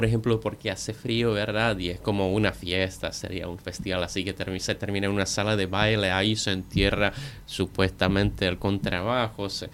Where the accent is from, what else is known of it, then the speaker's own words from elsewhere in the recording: Czechia; Spanish is a second language; Pero lo que sí, hasta en mi pueblo, lo que conocemos muy bien es el último día, digamos, el martes antes del miércoles.